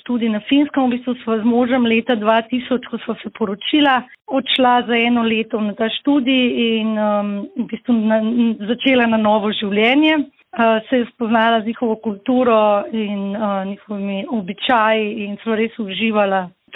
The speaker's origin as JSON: {"language": "Slovenian", "town": "Ljubljana", "region": "Central Slovenia", "country": "Slovenia", "tie": "born or raised there", "moved": "as an adult", "lives_now": "Ajdovščina, Slovenia", "said": "Prihajam iz Ljubljane, tam sem se rodila in živela 24 let. Zdaj pa že 21 let živim v Ajdovščini."}